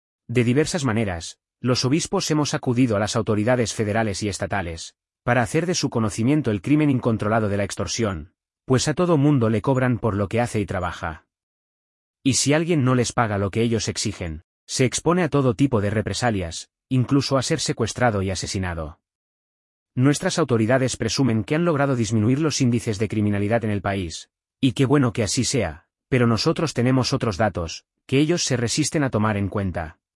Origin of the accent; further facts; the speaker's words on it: Texcaltitlán, State of Mexico, Mexico; muy cercanos a mi pueblo natal, del municipio de Tezcaltitlán